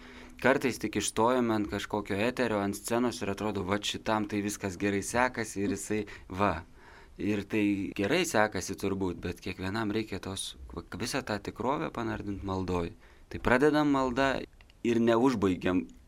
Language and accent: Lithuanian; Samogitia, Lithuania; gal žinojo, kad esu žemaitis ir moku jos melstis